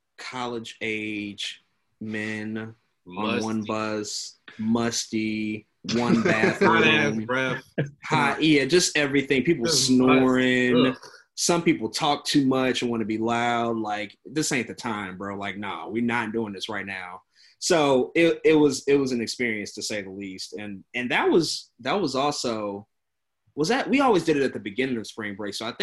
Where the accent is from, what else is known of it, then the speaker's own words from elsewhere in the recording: St. Louis, Missouri, United States; Like I'm from St. Louis, born and raised.